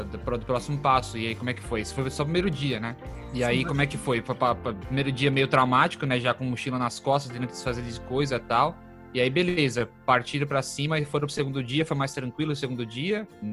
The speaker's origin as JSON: {"language": "Portuguese", "town": "Mairiporã", "region": "São Paulo", "country": "Brazil", "said": "eu sou de Mariporã, né? Mariporã pra São Paulo. São só 35 quilômetros"}